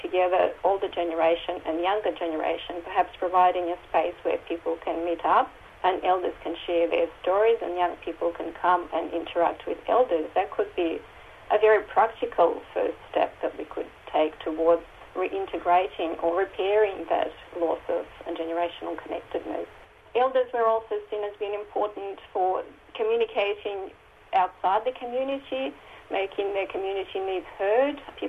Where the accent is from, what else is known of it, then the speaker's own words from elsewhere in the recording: Belarus; And like you, I actually grew up in Eastern Europe. I grew up in Belarus, in former Soviet Union. I grew up in a small village where I would describe it as a fairly tribal village.